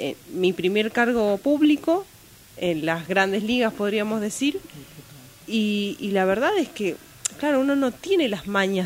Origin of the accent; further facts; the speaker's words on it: Las Heras, Mendoza, Argentina; Vengo de Las Heras, Mendoza